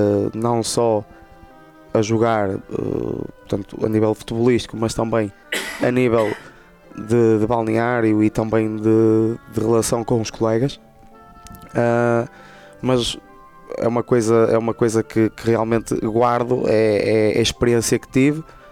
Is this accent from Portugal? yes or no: yes; Sequeira, Braga, Portugal; juntou-se o útil ao agradável e jogar no clube da minha terra com o meu pai foi uma decisão fácil de tomar. E pronto, comecei a jogar a sénior no Sequeirense com o meu pai.